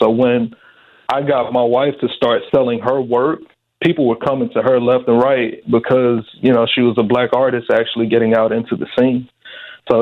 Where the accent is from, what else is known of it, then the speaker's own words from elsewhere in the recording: Mississippi, United States; I grew up in Mississippi, so for me, it was all about, like, hustling, just trying to get to the next dollar.